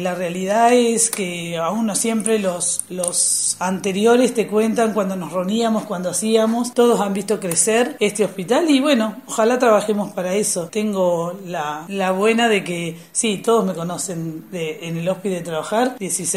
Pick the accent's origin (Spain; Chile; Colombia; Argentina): Argentina; Ayacucho, Buenos Aires Province; also born or lived in Bahía Blanca; now in Rawson, Argentina; No, no, soy de provincia de Buenos Aires, de Ayacucho, un pueblo muy pequeño. Ahí hice mi secundaria, mi primaria, ahí nací.